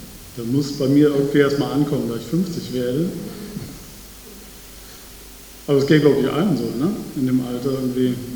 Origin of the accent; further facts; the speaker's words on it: Viersen, North Rhine-Westphalia, Germany; ich komme aus Viersen.